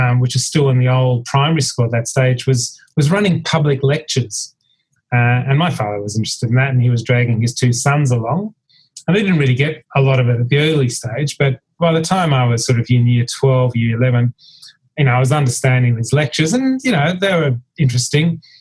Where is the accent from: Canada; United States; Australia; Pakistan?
Australia; Canberra, Australian Capital Territory; I grew up in Canberra. I was naturally curious.